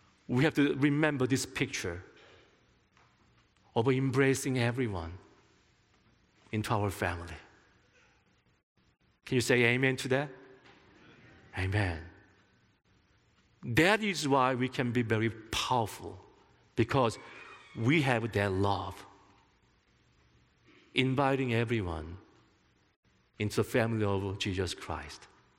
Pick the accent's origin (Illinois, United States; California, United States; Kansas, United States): California, United States; Los Angeles; now in Midland, United States; I do not agree, because I came from Los Angeles.